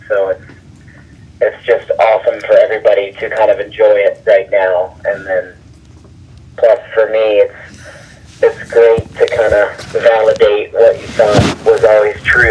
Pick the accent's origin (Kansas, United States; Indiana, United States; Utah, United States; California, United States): Indiana, United States; Muncie; I grew up in Muncie, Indiana. I've been playing golf since I was, I think, like 4 or 5.